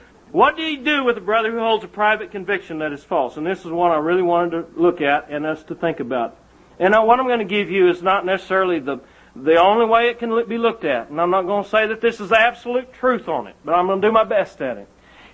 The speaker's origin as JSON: {"language": "English", "town": "Craig", "region": "Colorado", "country": "United States", "tie": "born or raised there", "said": "And I was growing up in Craig, Colorado. My dad was a minister there."}